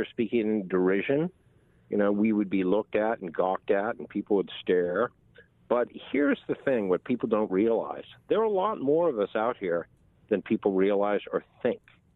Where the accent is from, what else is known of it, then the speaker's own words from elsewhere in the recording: Beverly Hills, California, United States; Oh, I was born and raised in California